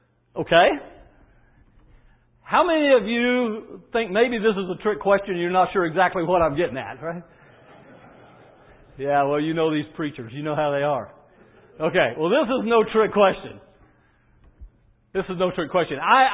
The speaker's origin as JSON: {"language": "English", "region": "Arkansas", "country": "United States", "said": "well, I'm from Arkansas, so, you know, uphill, downhill, that's I'm just kind of in my element there."}